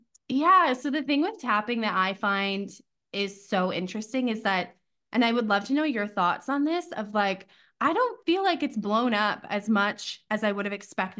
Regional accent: Canada; every person I have ever met from New Zealand, I'm like, I'm from Canada.

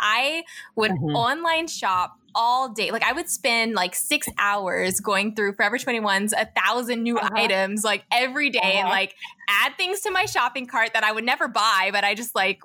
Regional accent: Las Vegas, Nevada, United States; also born or lived in Chicago; now in Los Angeles, United States; I'm originally from Las Vegas, or I was born in Chicago, raised in Vegas, and now I live

